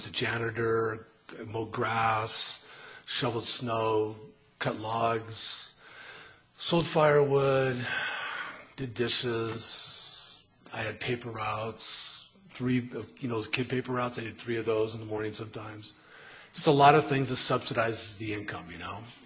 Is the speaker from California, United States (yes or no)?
yes; San Francisco, California, United States; born there; also born or lived in Seattle / Montana / Arizona / Mexico; I was born in San Francisco, lived in all over the place. Seattle, Montana, Arizona, Mexico, San Diego, downtown LA, slums, all over.